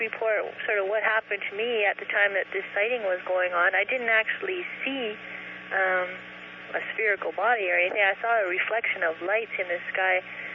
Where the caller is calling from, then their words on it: Kenora, Ontario, Canada; I'm calling from Kenora, Ontario.